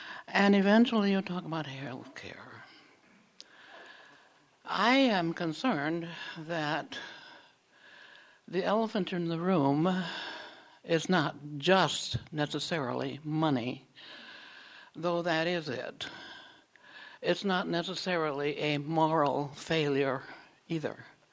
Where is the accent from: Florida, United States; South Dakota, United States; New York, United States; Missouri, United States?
South Dakota, United States; Fort Thompson; and I live here. But I'm actually from Fort Thompson.